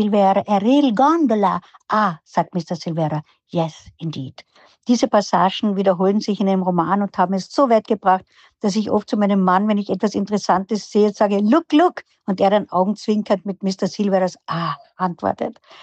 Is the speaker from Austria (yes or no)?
yes; Austria; Ich als Österreicherin